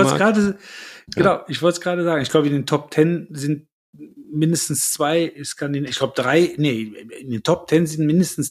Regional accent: Cologne, North Rhine-Westphalia, Germany; born there; ich glaube, das darf ich sagen, als gebürtiger Kölner

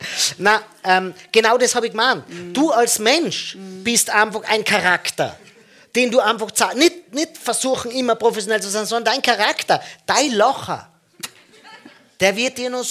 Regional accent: Tyrol, Austria; Leute, ich sage immer, was wiegt's das hat, sagt man bei uns in Tirol, ja.

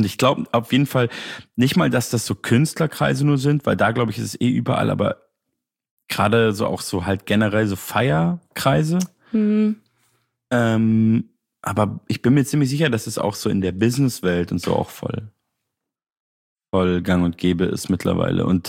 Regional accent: Munich, Bavaria, Germany; Ich komme ja eigentlich aus München.

